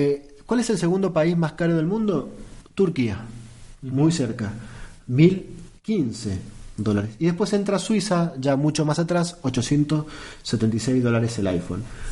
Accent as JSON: {"language": "Spanish", "region": "Mendoza", "country": "Argentina", "said": "Estábamos esperando, como buenos mendocinos, el sacudón"}